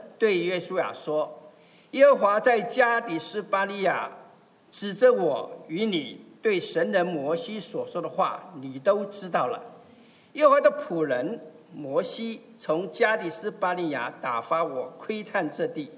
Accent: Taiwan; 以前我是从台湾来啊，以前在台湾的时候，就很多家就会贴门帘啦

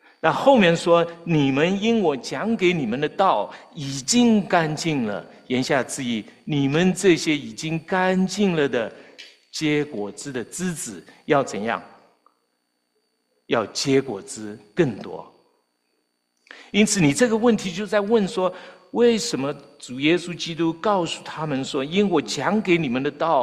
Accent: Shanghai, China; now in United States; 那我是在城市里长大，我在上海长大

